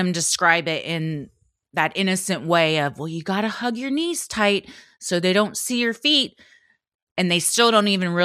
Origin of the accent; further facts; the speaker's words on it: Canada; because I'm a Canadian, eh?